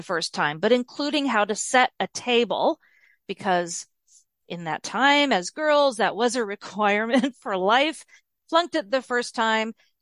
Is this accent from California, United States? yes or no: no; Olathe, Kansas, United States; So I say I was a Midwesterner. I'm a Midwesterner, a Kansas girl at heart.